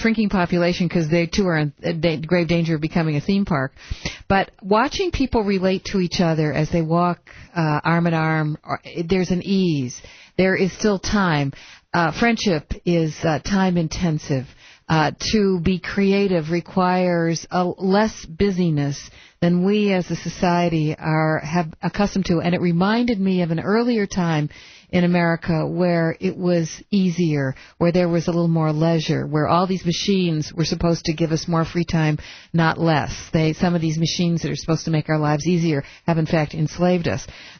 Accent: Michigan, United States; I went to school in Ann Arbor, and I am from Michigan originally, so I know what has happened to Detroit and cities like Detroit.

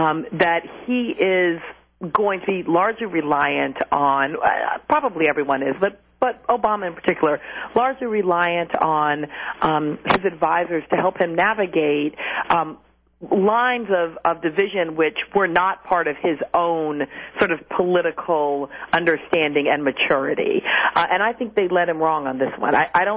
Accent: Chicago, Illinois, United States; I'm a Chicagoan

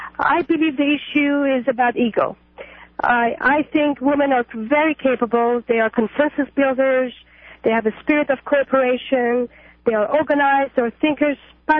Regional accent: Iran; I am actually from Iran.

